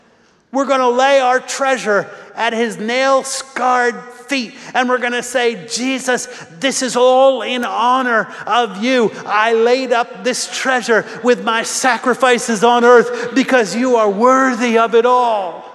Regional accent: Philadelphia, Pennsylvania, United States; I'm an Irish-German mutt from Philly.

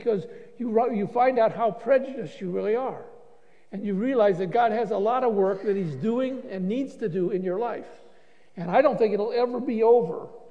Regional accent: Ohio, United States; My wife and I grew up in Northwest Ohio. We were in one of these big Rust Belt towns, blue collar.

